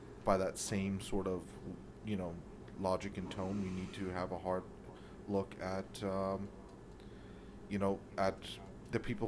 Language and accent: English; Canada; And listen, I'm a Canadian, right?